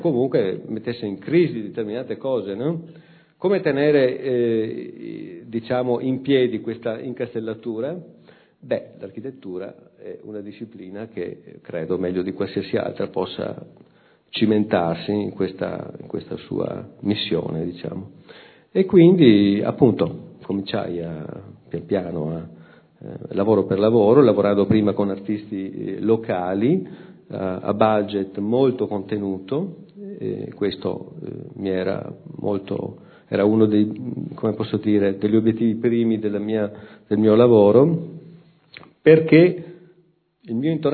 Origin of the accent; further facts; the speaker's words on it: Vicenza, Veneto, Italy; Io sono molto appassionato di arte antica, sono di Vicenza